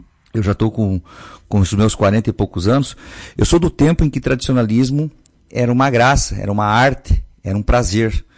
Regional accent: Rio Grande do Sul, Brazil; Eu acho que nós, como bons gaúchos que somos, nós temos que achar alternativas para manter acesa a nossa cultura.

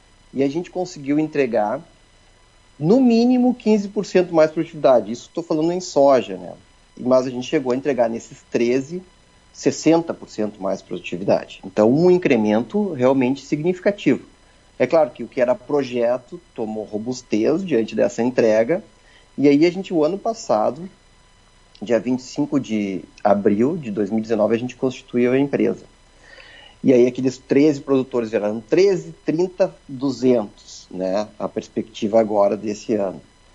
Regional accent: Passo Fundo, Rio Grande do Sul, Brazil; sou de Passo Fundo, e esse que é o nosso caminho, nossa história.

